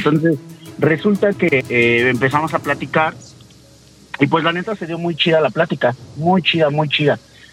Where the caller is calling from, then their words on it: Apatlaco, Mexico City, Mexico; Apatlaco, capital del mundo, Diablito, ya sabes.